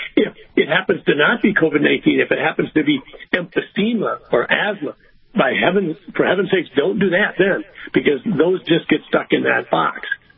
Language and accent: English; Sleepy Eye, Minnesota, United States; whether it's where I grew up in Sleepy Eye